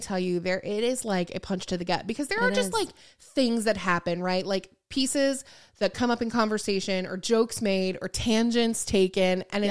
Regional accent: Fort Worth, Texas, United States; I'm from Fort Worth, so I was going to give y'all some insight.

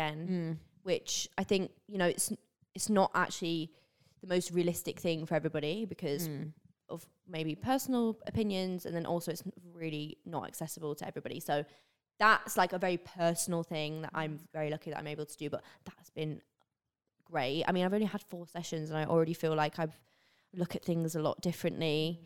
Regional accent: England, United Kingdom; accent: northern English; And because my accent is like from up north, but then I also thought like, because I've lived down south for so many years, it like does sway.

